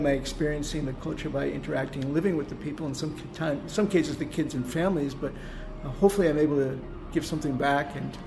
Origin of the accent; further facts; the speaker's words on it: Massachusetts, United States; I was a educator in my home state, and back in the United States of America. That was Massachusetts.